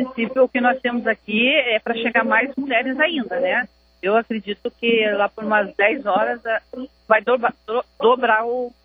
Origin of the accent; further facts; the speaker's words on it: Curitiba, Paraná, Brazil; nós somos de Curitiba, né?